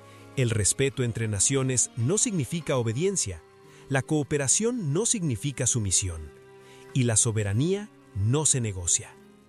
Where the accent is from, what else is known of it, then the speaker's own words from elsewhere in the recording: Mexico; Te hablo como joven, como nativo, como mexicano.